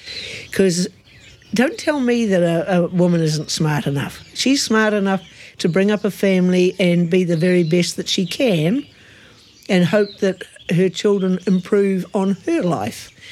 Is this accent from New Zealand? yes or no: yes; New Zealand; I'm very proud that I was born in New Zealand. And man, am I proud to say that I'm a New Zealander and I have a Maori heritage as well.